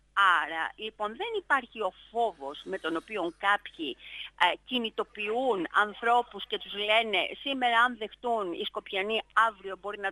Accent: Northern Greece, Greece; επέστρεψα από τη Μακεδονία για την ακρίβεια, επειδή και εγώ είμαι Βόρεια Ελληνίδα.

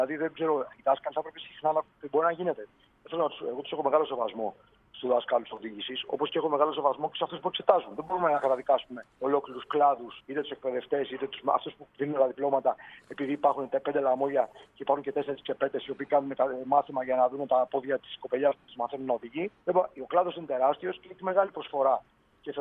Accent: Greece; με βρίζουν εμένα και ας μην ξέρουν ότι είμαι Έλληνας.

